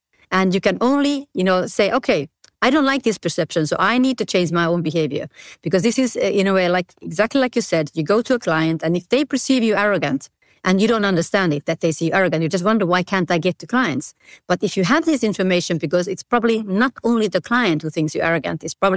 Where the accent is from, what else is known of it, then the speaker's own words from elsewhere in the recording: Finland; Well, I come from Finland. We don't have this problem. They just don't talk.